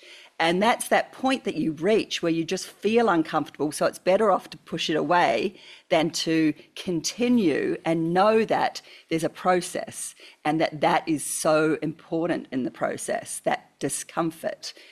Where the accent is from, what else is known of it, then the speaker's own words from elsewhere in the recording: New Zealand; now in Australia; I'm actually a Kiwi.